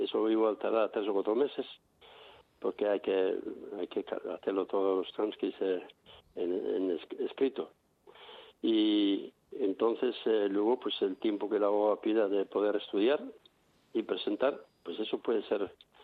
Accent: Basque Country, Spain; born there; empezando desde el País Vasco, que es mi tierra, o donde nací yo.

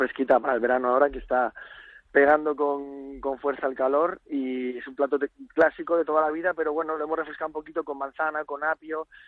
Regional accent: Madrid, Community of Madrid, Spain; also born or lived in Cádiz; Estamos contentos en Madrid, somos madrileños y la verdad es que aunque llevemos 9 años en Cádiz, hemos vuelto a casa

